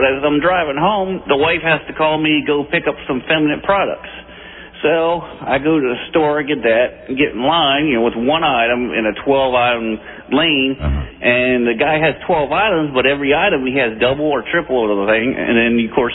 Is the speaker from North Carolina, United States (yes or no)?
no; Delaware, United States